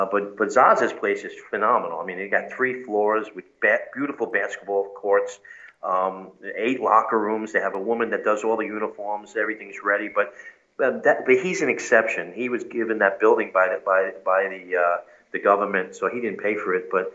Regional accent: Bronx, New York, United States; Yeah, I mean, growing up in the Bronx, I never saw any haggis there.

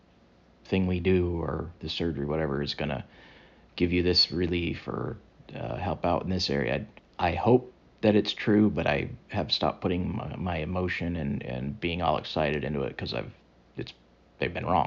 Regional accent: Alaska, United States; born or raised there

